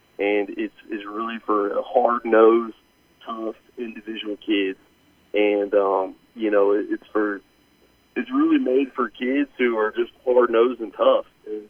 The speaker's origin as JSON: {"language": "English", "town": "Fordland", "region": "Missouri", "country": "United States", "tie": "born or raised there", "said": "I'm from Springfield, but I'm actually from Fordland, Missouri, which is kind of a 30 minutes outside Springfield, and Fordland's kind of a small community."}